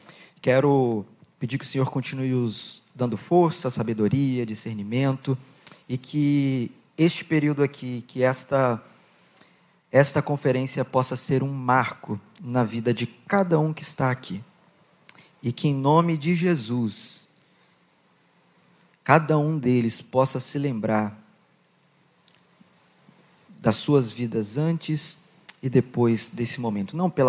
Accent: Goiás, Brazil; eu fui uma criança que cresci lá em Goiás, subindo nos pés de goiaba, caindo e subindo de novo.

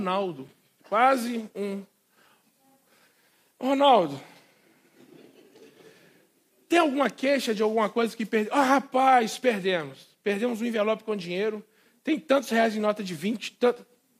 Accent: Minas Gerais, Brazil; E nós somos mineiros, e mineiro celebra a mesa, mineiro gosta desse bate-papo.

